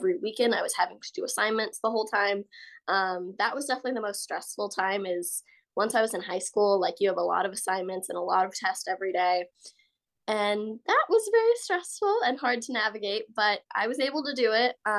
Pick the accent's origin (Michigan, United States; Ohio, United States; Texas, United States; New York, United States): Texas, United States; I'm from Texas.